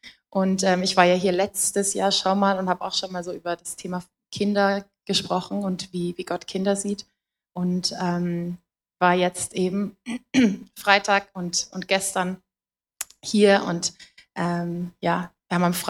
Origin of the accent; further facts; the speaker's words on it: Germany; ich komme aus Deutschland.